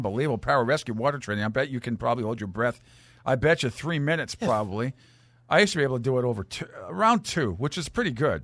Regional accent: Rhode Island, United States; we had some good waves most of the time where I grew up in Rhode Island.

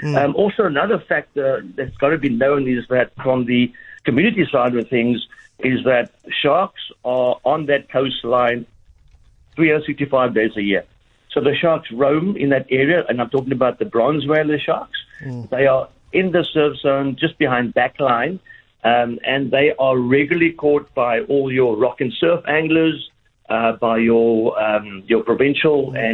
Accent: Cape Town, Western Cape, South Africa; And bear in mind, I grew up on Strandfontein Beach. You know, I fished there from young already.

